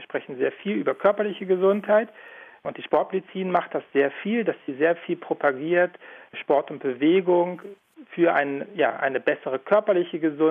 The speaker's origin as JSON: {"language": "German", "country": "Switzerland", "said": "ich komme ja hier aus der Schweiz"}